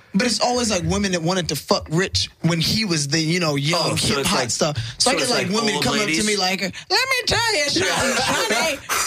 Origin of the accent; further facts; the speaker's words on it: Columbus, Ohio, United States; I mean, honestly, I was a regular kid in Ohio. Like, you want to go there? I grew up in Columbus, in a city